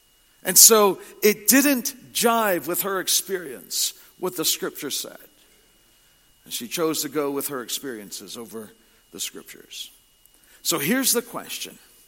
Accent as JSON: {"language": "English", "region": "Ontario", "country": "Canada", "tie": "born or raised there", "said": "The town in which I grew up in Ontario had a Carnegie Library"}